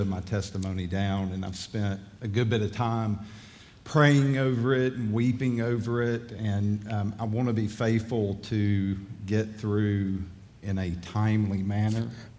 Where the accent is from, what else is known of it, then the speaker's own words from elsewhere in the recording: Powder Springs, Georgia, United States; I grew up in Powder Springs, Georgia, which is about 20 miles west of Atlanta.